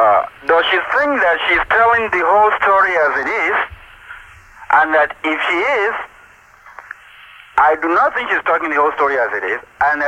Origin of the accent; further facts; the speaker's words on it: Nigeria; I am Nigerian.